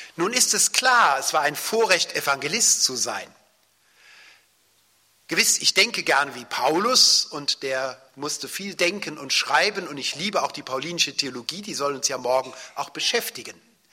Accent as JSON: {"language": "German", "town": "Cologne", "region": "North Rhine-Westphalia", "country": "Germany", "tie": "born there", "also_born_or_lived": "Swabia", "said": "Ich bin ja ein Adoptivschwabe, das heißt geboren in Köln, aber nun die meiste Zeit meines Lebens im Schwabenland."}